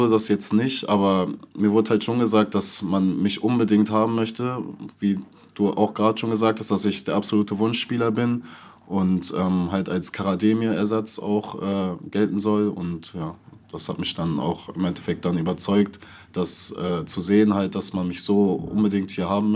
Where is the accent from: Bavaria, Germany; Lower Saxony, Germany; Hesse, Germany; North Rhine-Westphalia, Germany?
North Rhine-Westphalia, Germany; Ratingen; born there; now in Berlin, Germany; ich komme gebürtig aus Ratingen, und also aus einem kleinen Dorf in Ratingen, und da ist es so ähnlich wie hier.